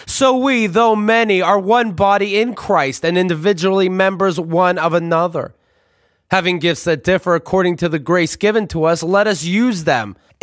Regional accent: Somerset, Pennsylvania, United States; born there; I was born on Monday, April 15th, 1974 in Somerset, Pennsylvania, USA. Somerset, Pennsylvania is nothing short of a little house on the prairie town.

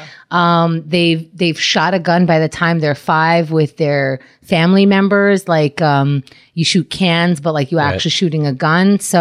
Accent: New York, United States; and I grew up in New York and there's not guns here

